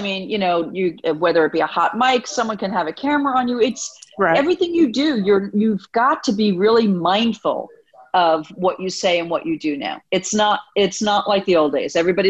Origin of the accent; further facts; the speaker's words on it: New York City, New York, United States; I grew up in New York City